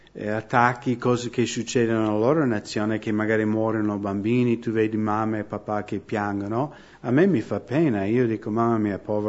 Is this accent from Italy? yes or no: no; United States; Italian is a second language; Sono un cittadino della città celeste, però sono anche nato in America.